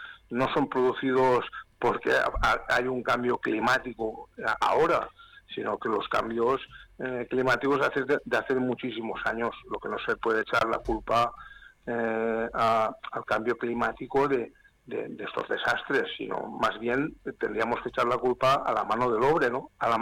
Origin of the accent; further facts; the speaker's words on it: Alberic, Valencian Community, Spain; yo soy de Alberic, que es un pueblo que está situado en la Ribera Alta, a orillas del río Júcar